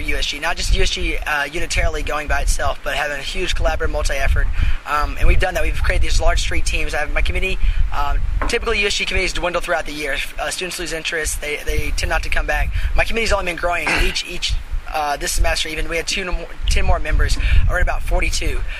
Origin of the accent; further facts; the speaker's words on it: Nashville, Tennessee, United States; I'm running for president. I'm from Nashville, Tennessee, a junior international relations major.